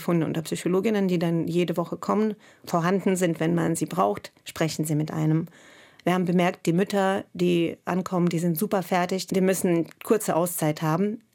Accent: Russia; now in Germany; Naja, ich komme aus Russland. Ich bin zwar seit knapp, glaube ich, 29 Jahren schon weg. Aber der Bezug ist da.

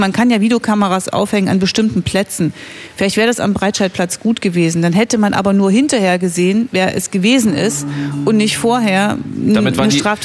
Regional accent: Germany; ich bin ja in der DDR groß geworden

